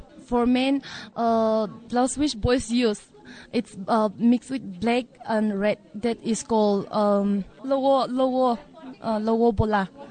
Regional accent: Takama, Nagaland, India

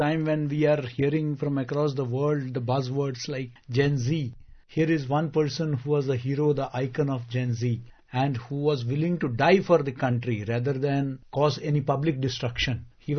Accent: India; that self-identity, you know, of being Indian. And I think about accepting that and also celebrating that Indianness by purchasing khadi.

